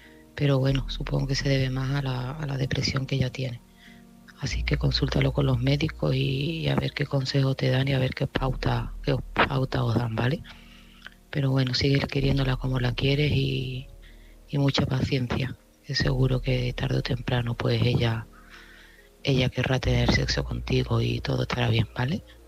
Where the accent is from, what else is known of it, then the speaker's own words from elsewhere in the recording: Seville, Andalusia, Spain; de Sevilla